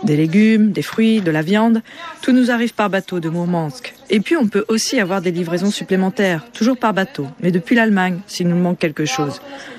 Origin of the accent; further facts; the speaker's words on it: Luhansk Oblast, Ukraine; French is a second language; now in Barentsburg, Norway; je viens d'Ukraine, de la région de Lugansk, la petite ville de Krasnovouch.